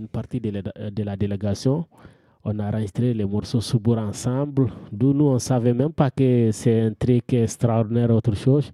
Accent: Mali; chez nous, au Mali, on a une culture, une musique on n'a pas une industrie musicale chez nous.

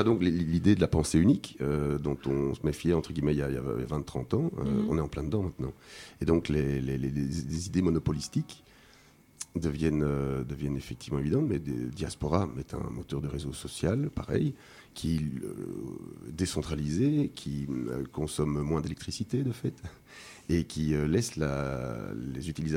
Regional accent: Belgium; Donc en tant que Belge, si on veut intenter un procès pour récupérer par exemple toutes ces photos, il faut aller ouvrir la procédure dans une cour en Irlande.

